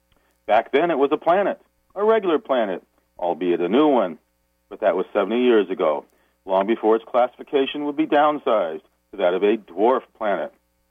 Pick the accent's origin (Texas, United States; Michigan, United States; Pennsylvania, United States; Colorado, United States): Colorado, United States; Denver; a different cartoonist, Mike Keefe, did for one of my hometown newspapers, the Denver Post.